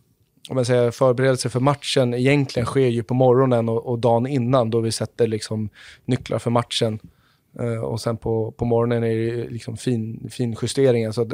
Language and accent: Swedish; Huddinge, Stockholm County, Sweden; Jag är från Huddinge utanför Stockholm.